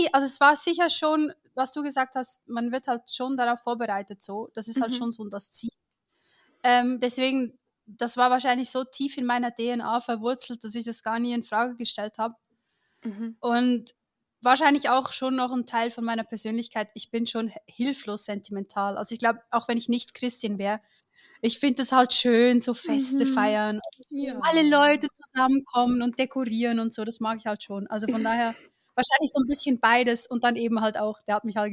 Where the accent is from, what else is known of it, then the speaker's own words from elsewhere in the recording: Switzerland; Ich bin aufgewachsen in der Schweiz in einer Krishona, was man das kennt. Vielleicht so an der Grenze zu Deutschland kennt man das noch. Und dann bin ich mit 16 Jahren bin ich raus